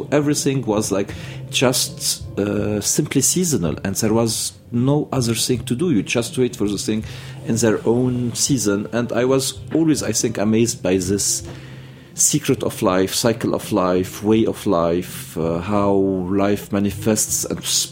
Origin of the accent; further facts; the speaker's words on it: Jeita, Keserwan-Jbeil, Lebanon; I was born in Lebanon, raised in Lebanon, in a small village called Jaita near Beirut, outskirts of Beirut.